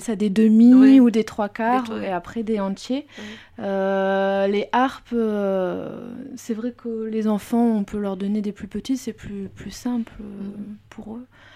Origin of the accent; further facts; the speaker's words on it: Dunkirk, Hauts-de-France, France; En fait, à l'origine, je suis de Dunkerque.